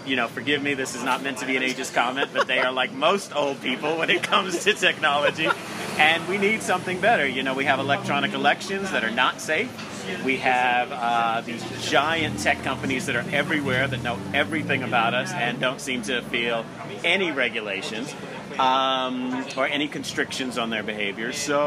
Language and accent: English; the South, United States; I grew up in the South. I have spent my formative years around these people, and I knew.